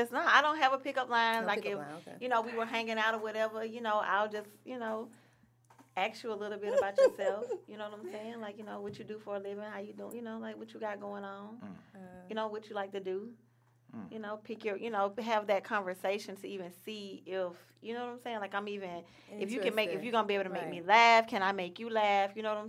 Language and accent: English; Alabama, United States; I am from Alabama.